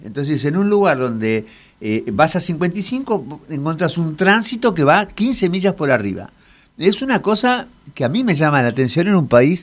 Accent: Argentina; Otra cosa que me llama la atención como argentino es

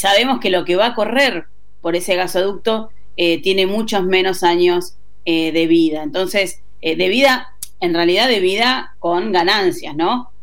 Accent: Patagonia, Argentina; Yo soy patagónica

